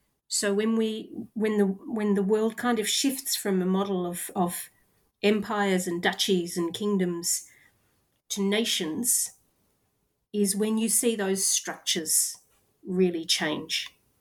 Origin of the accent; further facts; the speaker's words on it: Australia; I'm Australian but of European background, and my mother was actually born in Belgium, and I grew up, therefore, reading Tintin and Asterix.